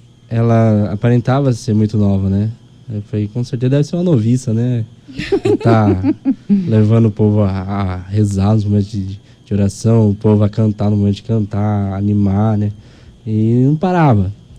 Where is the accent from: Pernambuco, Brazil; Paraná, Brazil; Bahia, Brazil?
Paraná, Brazil; Guaíra; now in Dourados, Brazil; Eu sou natural do Paraná, né? Sou nascido em Guaíra e estou aqui em Dourados há mais ou menos 13 anos aqui, né?